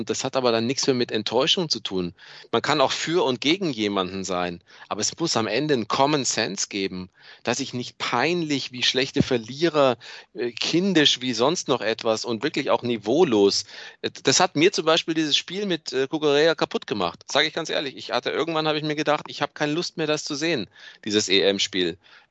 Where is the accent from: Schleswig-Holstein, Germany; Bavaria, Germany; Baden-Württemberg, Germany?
Bavaria, Germany; Munich; ich als in Deutschland Lebender, in Deutschland Geborener, auch als Münchner